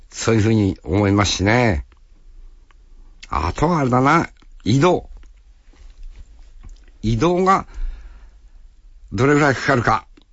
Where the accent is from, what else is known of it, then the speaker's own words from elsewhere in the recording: Kitami, Hokkaido, Japan; で、俺の青春、北見。